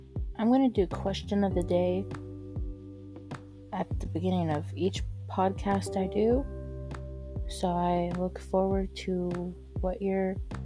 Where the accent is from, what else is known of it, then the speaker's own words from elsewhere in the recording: Washington, United States; I am from Washington State. I currently live in Washington State.